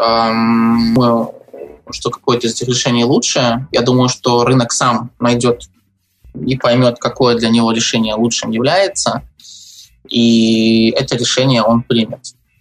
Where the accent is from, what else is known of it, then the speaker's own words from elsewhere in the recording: United Kingdom; вот я жил, вырос в Великобритании, и в Великобритании очень часто было такое там, в нулевых годах